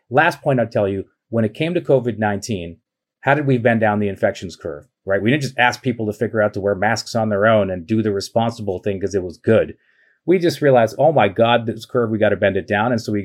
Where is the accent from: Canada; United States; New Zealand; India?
Canada; as I can tell you as a Canadian